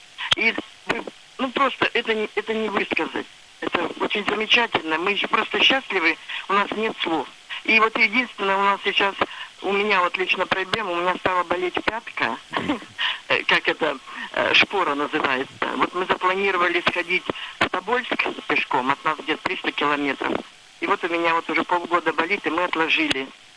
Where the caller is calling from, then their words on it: Nenets Autonomous Okrug, Russia; Я звоню из Ненецкой области, из района тоже, из деревни.